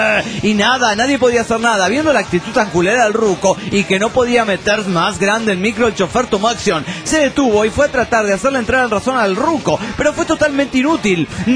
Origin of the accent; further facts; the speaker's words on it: San Luis, Argentina; de San Luis, República Argentina.